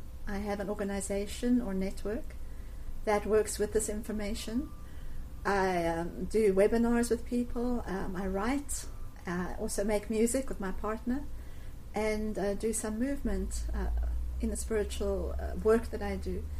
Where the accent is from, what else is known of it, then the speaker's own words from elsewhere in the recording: South Africa; I come from South Africa